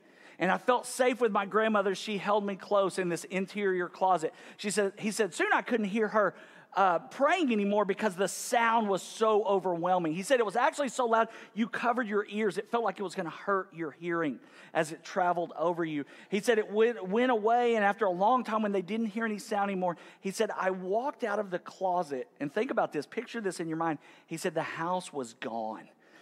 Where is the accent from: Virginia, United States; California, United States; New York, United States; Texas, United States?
Texas, United States; So, but for me, I grew up in the Panhandle, so I had to prepare for tornadoes.